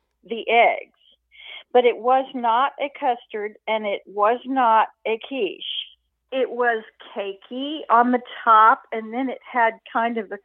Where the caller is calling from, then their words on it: Texas, United States; Livernia, Texas.